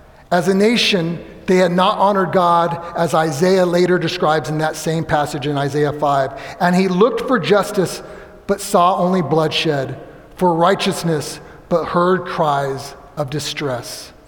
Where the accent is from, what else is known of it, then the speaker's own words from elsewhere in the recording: California, United States; now in Sandy Springs, United States; Well, in Miriam and I, originally from California, we moved from California where we lived in a little apartment, and then to Georgia where we first lived in Smyrna, and then a few years after that to Sandy Springs.